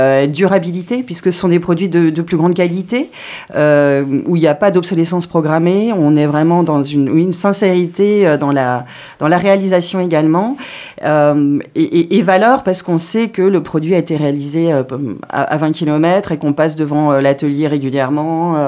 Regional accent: Thionville, Grand Est, France; born there; Alors moi, je suis née à Thionville.

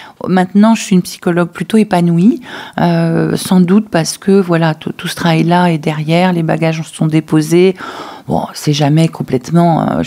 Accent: Hauts-de-France, France; moved away as an adult; now in Dordogne, France; J'arrive du Nord, voilà. J'ai fait voyage Nord-Sud.

